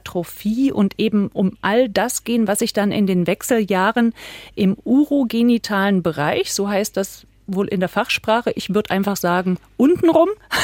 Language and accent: German; Thuringia, Germany; eine Ärztin aus meiner Heimat Thüringen